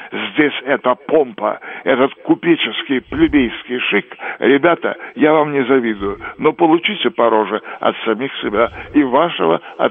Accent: Moscow, Russia; Мне повезло, я москвич.

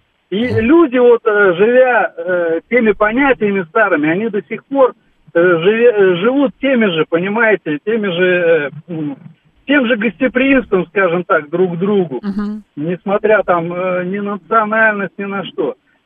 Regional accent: Eastern Siberia, Russia; now in Novosibirsk, Russia; мы приехали из Восточной Сибири

